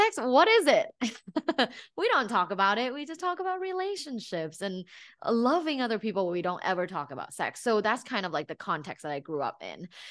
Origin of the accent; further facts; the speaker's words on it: Bangkok, Thailand; So I'm originally from Thailand, Bangkok, Thailand. We live in a city and, you know, I went to an all-girls Catholic school my whole life.